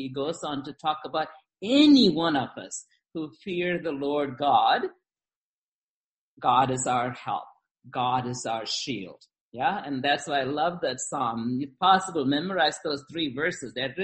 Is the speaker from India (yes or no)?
yes; India; Now, I grew up in India and I know something about mango branches.